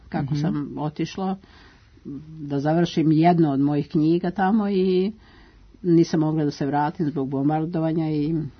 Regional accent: Kovačevac, Belgrade, Serbia; Ja sam seljanka iz Kovačevca

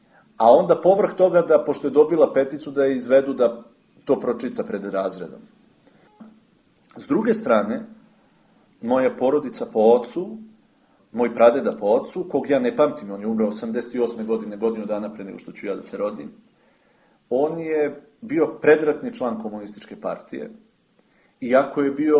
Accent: Šumadija, Serbia; accent: Donja Jasenica; kako se kaže kod nas, ja se već prebacio na naš akcenat tu iz Donje Jasenice

